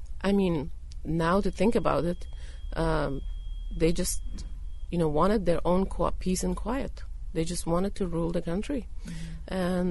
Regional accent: Kabul, Afghanistan; I was born and raised in Kabul.

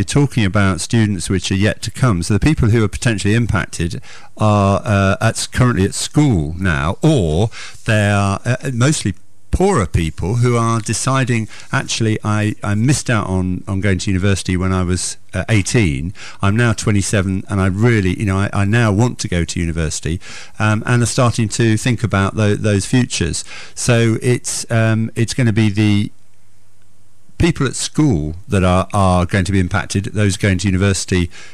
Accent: South Croydon, London, United Kingdom; I come from South Croydon, and the Conservatives always won there with a huge majority, about 20,000-30,000

